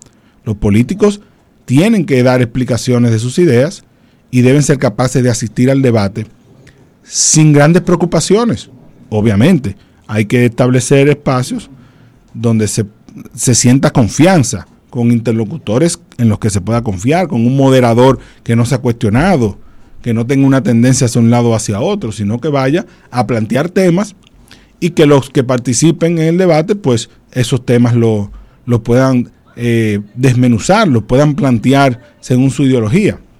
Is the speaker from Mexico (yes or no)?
no; Dominican Republic; tiene que ver con nuestra cultura como dominicanos, la cultura que tenemos hacia el debate